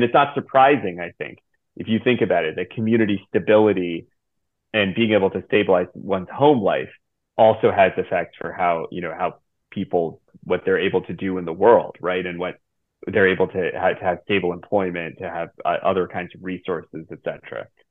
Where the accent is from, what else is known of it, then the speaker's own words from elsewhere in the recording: Philadelphia, Pennsylvania, United States; You know, I'm a Democrat from Philadelphia, but among rural Republicans